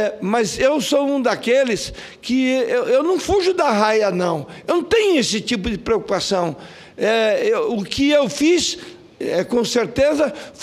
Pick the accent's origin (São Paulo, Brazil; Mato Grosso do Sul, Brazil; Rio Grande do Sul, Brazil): Mato Grosso do Sul, Brazil; Bela Vista; fica entre Antônio João e a minha cidade natal, que é Bela Vista